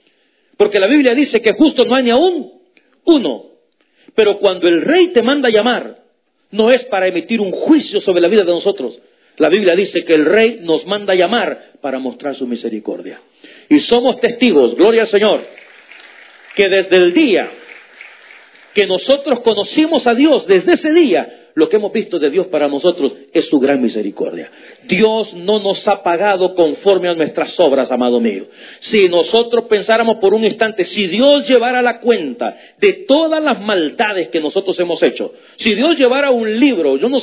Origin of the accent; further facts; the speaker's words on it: El Salvador; allá en mi país, en El Salvador